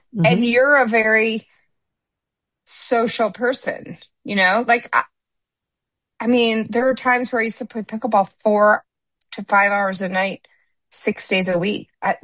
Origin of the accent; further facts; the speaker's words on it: Midwest, United States; I grew up in the Midwest, we lived in neighborhoods, and that's who you hung out with.